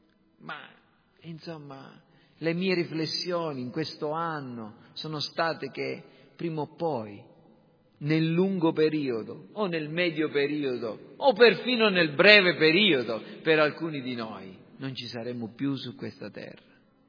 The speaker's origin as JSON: {"language": "Italian", "town": "Villafranca", "region": "Sicily", "country": "Italy", "said": "Dalle mie parti a Villafranca c'è un paese che si chiama Calvaruso, è proprio un po' più in alto di Villafranca, in collina"}